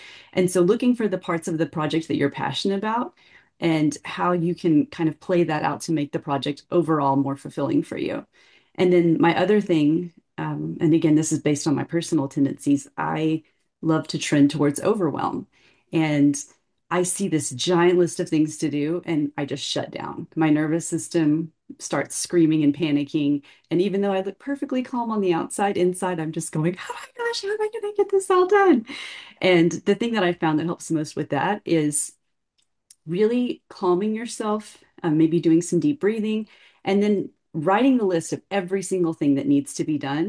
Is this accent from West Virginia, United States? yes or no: no; Hailey, Idaho, United States; I am from Haley, Idaho. It's a beautiful place up in the mountains.